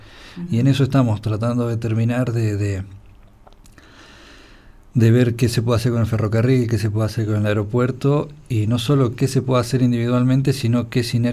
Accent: Zapala, Neuquén, Argentina; Neuquén es carísimo y Zapala, por ahí los zapalinos estamos...

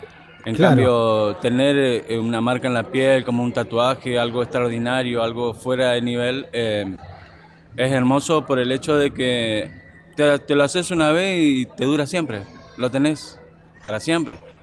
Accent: Bella Vista, Corrientes, Argentina; yo soy de Bellavista Corrientes

